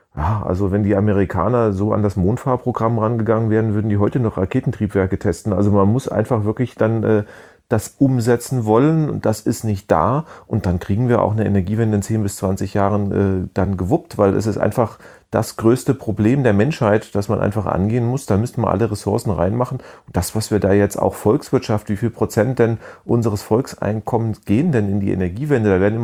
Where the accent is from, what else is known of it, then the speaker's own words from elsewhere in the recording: Germany; als Deutscher sagt man immer, naja, okay, das klingt ja viel, viel besser als das, was die Bundesregierung macht.